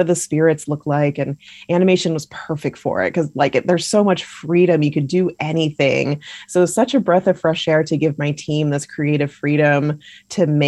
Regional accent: California, United States; as a Californian, I'm very lucky to have gone to all of our national parks that are so beautiful.

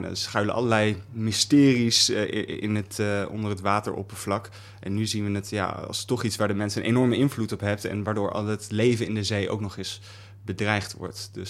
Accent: Apeldoorn, Gelderland, Netherlands; Apeldoorn.

